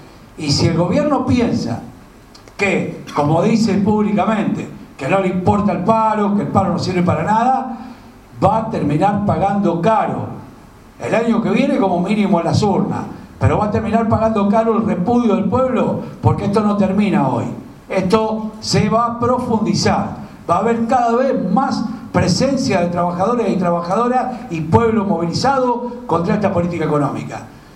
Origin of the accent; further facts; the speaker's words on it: Junín, Buenos Aires Province, Argentina; Si yo soy de Junín, provincia de Buenos Aires, ustedes lo saben, Junín es la zona de la pampa húmeda, de las tierras más caras de la Argentina.